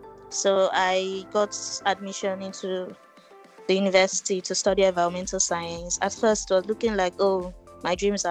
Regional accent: Abuja, Federal Capital Territory, Nigeria; My growing up in Abuja was quite peaceful. You know, I grew up in a very good family. We're just two kids and our parents, and we had a lot of people living with us

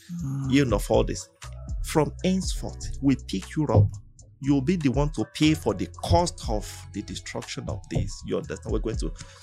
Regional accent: Nigeria; maybe that's why I love being a Nigerian.

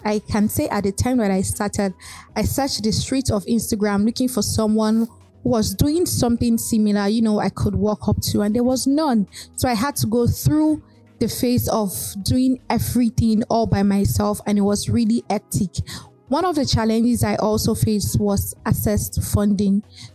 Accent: Abeokuta, Ogun, Nigeria; Growing up in Ogun State, I spent the first 24 years of my life in Abeokuta, Ogun State, and FatherUp was a normal household food.

